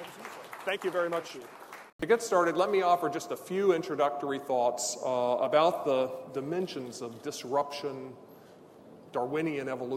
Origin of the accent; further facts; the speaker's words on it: United States; We've certainly had in my home country enough of those with horrible hurricanes in Texas and Florida.